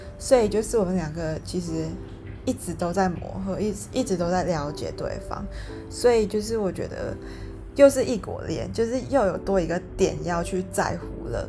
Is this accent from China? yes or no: no; Singapore; 我是一个 city girl， 对，我就是土生土长的在新加坡长大的一个女生。然后对我来说，城市会是我一个比较舒服的地方。